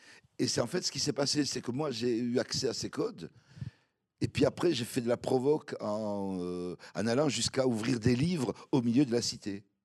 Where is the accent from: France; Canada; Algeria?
Algeria; moi, je suis algérien, il me faut un peu plus que ça.